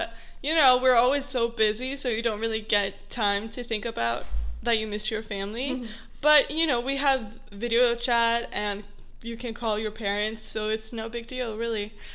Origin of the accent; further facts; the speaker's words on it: Iceland; English is a second language; I am 17 and I'm from Iceland.